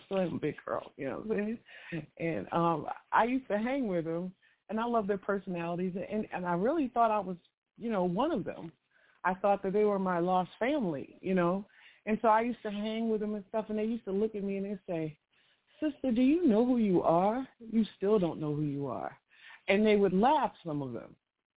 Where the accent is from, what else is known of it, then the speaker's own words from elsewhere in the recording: Baltimore, Maryland, United States; I remember when I was a young girl, and in Maryland, because I'm from Baltimore, Maryland